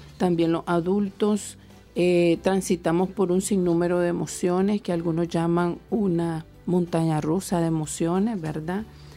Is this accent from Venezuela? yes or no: no; Nicaragua; todos somos nicaragüenses, todos tenemos derecho a estar en este país